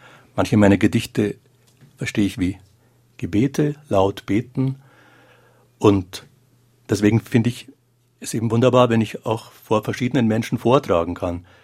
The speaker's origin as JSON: {"language": "German", "town": "Markt Schwaben", "region": "Bavaria", "country": "Germany", "tie": "born or raised there", "said": "in meiner Heimatgemeinde Marktschwaben."}